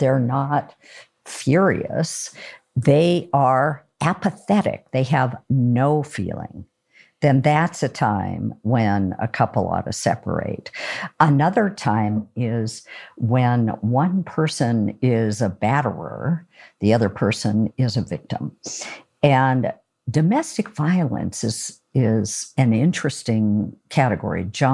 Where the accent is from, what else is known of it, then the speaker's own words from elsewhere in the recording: Oregon, United States; He's from New York. I'm from Oregon. I talk really slowly.